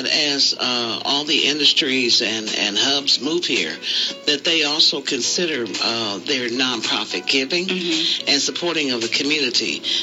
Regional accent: Kansas City, United States; now in Los Angeles, United States; because I'm not originally from here, okay? I'm from the Midwest, from Kansas City.

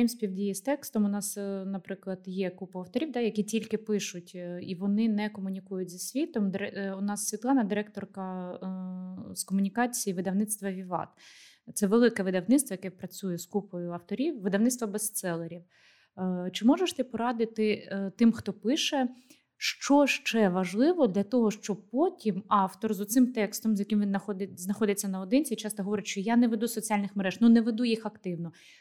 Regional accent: Kherson Oblast, Ukraine; Вона з Криму, а я з Херсонщини, з тієї межі, яка впритул лягає якраз до півострова.

